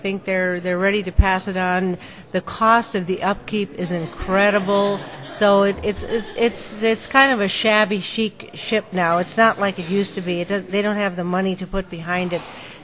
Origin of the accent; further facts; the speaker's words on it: North Dakota, United States; Well, I grew up in North Dakota on a farm. It was a very lonely environment